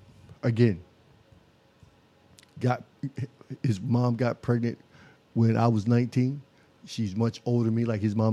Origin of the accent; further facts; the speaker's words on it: Seaford, Delaware, United States; I'm a Sussex County boy, right? So I was born and raised in Seaford. I'm born in Nanticoke, you know, and I left and went to school and came back. But other than that, I live in Millsboro now.